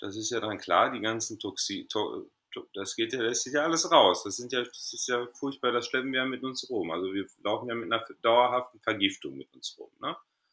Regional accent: North Rhine-Westphalia, Germany; Und ich komme aus Griechenland, ich bin aber gebürtig im Ruhrpott geboren, in Deutschland, aufgewachsen, aber mein Herz schlägt immer in Griechenland und so befinde ich mich halt zwischen den zwei Ländern und komme und gehe, arbeitsbezogen halt.

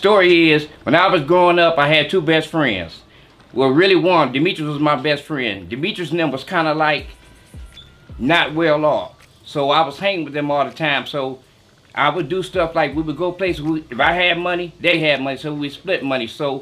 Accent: Detroit, Michigan, United States; Yeah, I've been around Southwest Detroit since I was about 2 years old.

